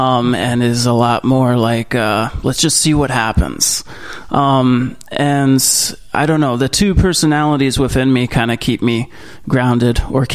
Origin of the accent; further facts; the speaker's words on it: Vermont, United States; I grew up in Vermont.